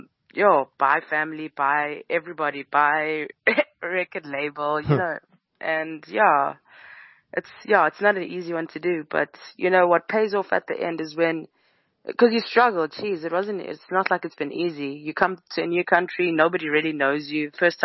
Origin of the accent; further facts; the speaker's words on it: Eswatini; also born or lived in South Africa; I'm from Eswatini.